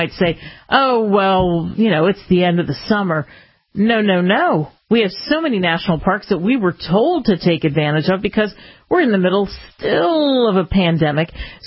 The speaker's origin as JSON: {"language": "English", "region": "Pennsylvania", "country": "United States", "tie": "born or raised there", "said": "Listen, I grew up outside of Philadelphia."}